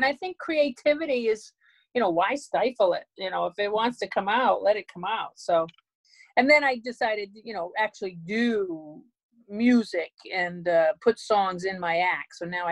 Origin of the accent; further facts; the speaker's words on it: Rhode Island, United States; And since I'm from Rhode Island and the Ocean State and the University of Rhode Island